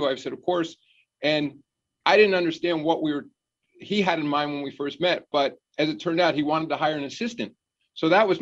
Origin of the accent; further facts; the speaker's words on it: New York, United States; I grew up in New York. I was a Knicks fan growing up